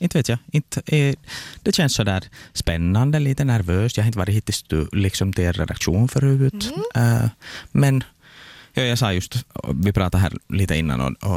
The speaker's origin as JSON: {"language": "Swedish", "town": "Kokkola", "region": "Central Ostrobothnia", "country": "Finland", "moved": "yes", "said": "Jag kommer ursprungligen från Österbotten, jag är från Kokkola. Sen flyttade jag hit kanske för, vad blir det, 15 år sedan och studerade ungdomsarbete på Novia."}